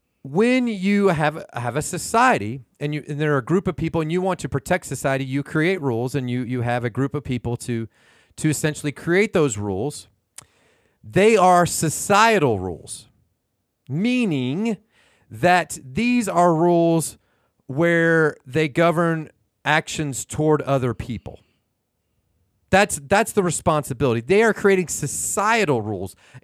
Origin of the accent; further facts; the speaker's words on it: United States; We were born here in America. This is the society that we were given birth to in.